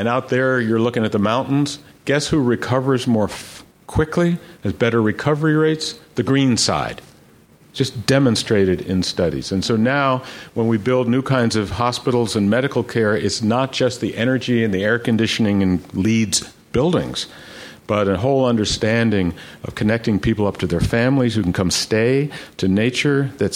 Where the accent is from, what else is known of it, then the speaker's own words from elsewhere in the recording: New York, United States; In my case, I grew up on Long Island, for God's sake.